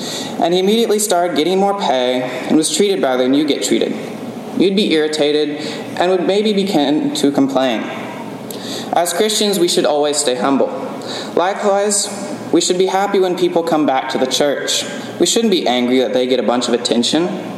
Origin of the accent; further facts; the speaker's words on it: Missouri, United States; Growing up in Missouri, our front porch spanned nearly the entire length of the house.